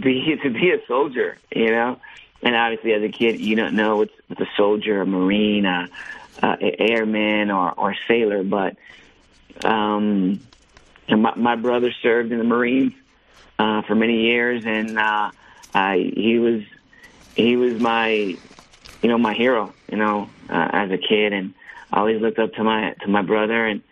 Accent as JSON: {"language": "English", "country": "Puerto Rico", "tie": "born or raised there", "also_born_or_lived": "Hoboken / New York", "said": "Well, I was born in Hoboken, New Jersey, and lived a little bit in New York, a little bit in New Jersey. And then at the age of 12, my mom took me back to the island of Puerto Rico, where my mom and dad were from"}